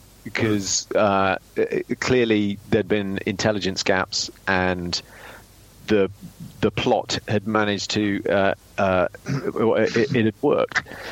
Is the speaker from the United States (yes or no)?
no; United Kingdom; it was a Belgian controller on a NATO AWACS as a Brit defending Washington, D.C.